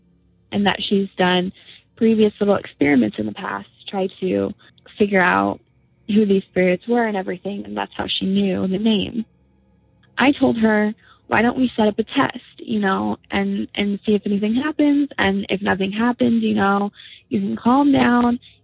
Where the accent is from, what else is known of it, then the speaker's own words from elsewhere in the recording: Indiana, United States; I'm from Indiana, and I'm a new listener to the podcast